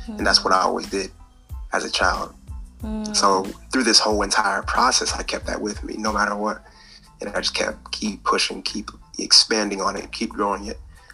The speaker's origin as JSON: {"language": "English", "town": "Sacramento", "region": "California", "country": "United States", "lives_now": "Detroit, United States", "said": "So I'm in Detroit, and I came from California, Sacramento, in the Bay Area."}